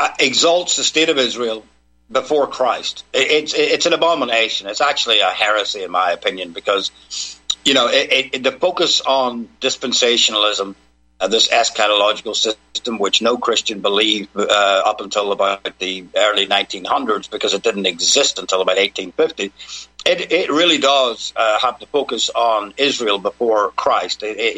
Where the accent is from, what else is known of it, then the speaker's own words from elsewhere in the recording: Northern Ireland, United Kingdom; I mean, I grew up in Northern Ireland myself.